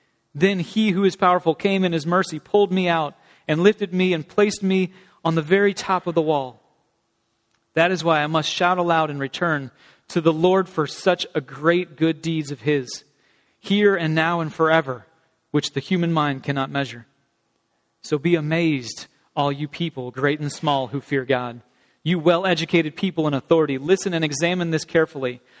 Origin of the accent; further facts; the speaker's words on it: Ireland; I didn't know there was Irish pirates. I'm Irish, and I didn't know there was such a thing.